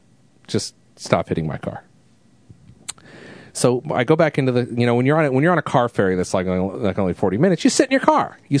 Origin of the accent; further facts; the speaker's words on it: New England, United States; First of all, it's the weirdest thing out here in Washington State. Like, I was just talking about growing up in New England